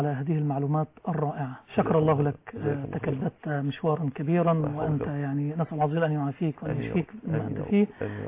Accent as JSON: {"language": "Arabic", "town": "Mansoura", "region": "Dakahlia", "country": "Egypt", "said": "هذا عندنا في المنصورة"}